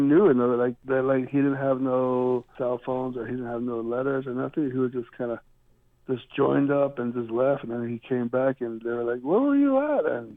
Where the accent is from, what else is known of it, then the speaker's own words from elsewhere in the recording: Navajo Nation, United States; being in the eighth grade and growing up in the Navajo Nation, we were used to like throwing the rocks off the canyon or being destructive